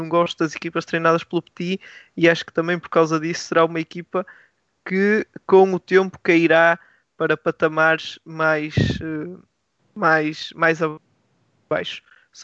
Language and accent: Portuguese; Minho, Portugal; eu, como minhoto que sou, tenho essa noção há muito tempo